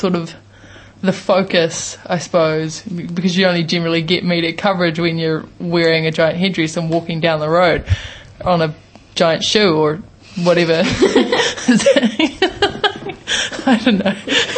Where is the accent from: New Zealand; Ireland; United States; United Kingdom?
New Zealand; There's this mindset of growing up in New Zealand. We're so far from removed from everything that we just don't click into the way things are everywhere else, I reckon.